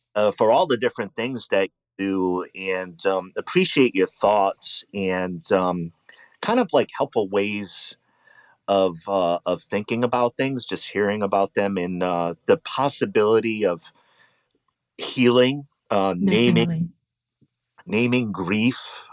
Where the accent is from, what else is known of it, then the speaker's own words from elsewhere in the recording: East Coast, United States; I grew up on the East Coast.